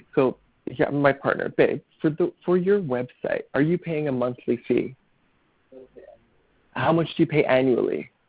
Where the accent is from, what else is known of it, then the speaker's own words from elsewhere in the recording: Canada; $650 American for me as a Canadian is going to be close to $1,000.